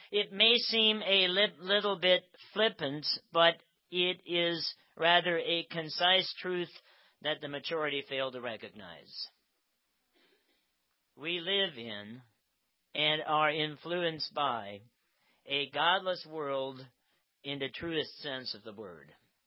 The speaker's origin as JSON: {"language": "English", "town": "Sugarcreek", "region": "Ohio", "country": "United States", "tie": "born or raised there", "said": "And then, of course, I come from Amish country, and, you know, that is supposedly the ideal world because, well, 3 million people come to Sugar Creek every year to enjoy what we have to offer."}